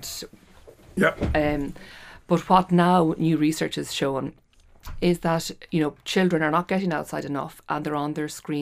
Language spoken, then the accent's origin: English; Westport, Connacht, Ireland; in my hometown of Westport.